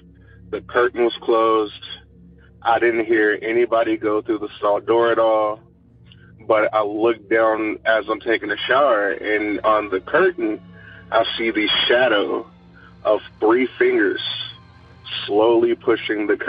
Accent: Lexington, Kentucky, United States; I am from Lexington, Kentucky.

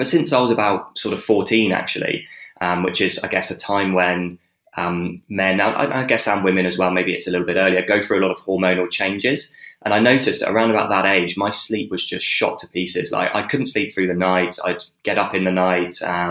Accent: South West England, United Kingdom; I grew up in England, and I actually grew up in a very rural place in England as well. So I grew up in Dorset, which is south coast.

